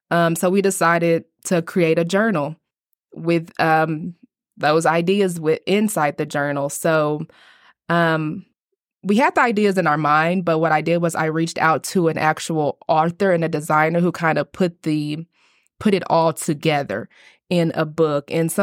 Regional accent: Abilene, Texas, United States; I was born and raised here in Abilene.

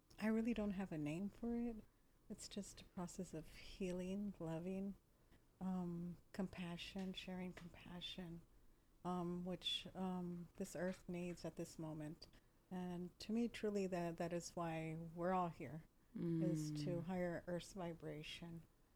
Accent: Watsonville, California, United States; also born or lived in Santa Cruz; I was born in Santa Cruz, California, raised in Watsonville, and I have three beautiful daughters.

